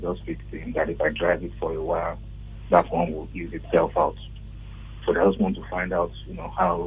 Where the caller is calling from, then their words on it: Aja, Lagos, Nigeria; I'm calling from Aja.